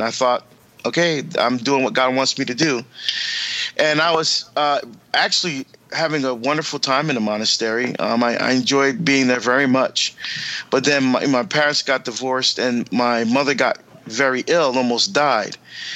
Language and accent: English; Barbados; born there; I was born in Barbados in the West Indies. That is an island in the southern part of the Caribbean, in a chain of islands called the Lesser Antilles.